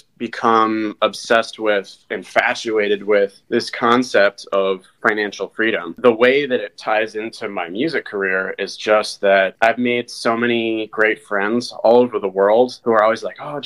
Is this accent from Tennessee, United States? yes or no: no; Vermont, United States; also born or lived in Australia / Denmark; Well, I was born and raised in Vermont. I've lived all over the USA and a few other countries as well, Australia being one, Denmark.